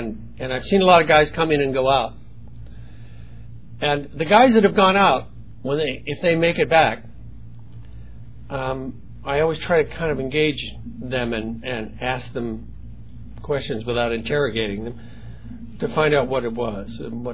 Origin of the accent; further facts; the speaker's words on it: Western Canada, Canada; I come from the Pacific Northwest. The western part of Canada is a very, very beautiful place, and it's covered in forests that go on for thousands and thousands of miles.